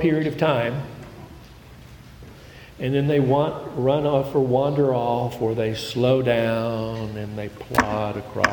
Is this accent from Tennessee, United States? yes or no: yes; Knoxville, Tennessee, United States; Many of you all know that Knoxville's my hometown. Cedar Springs Presbyterian, which is off the Cedar Bluff in Kingston Pike, is my home church. It's the church I was raised in.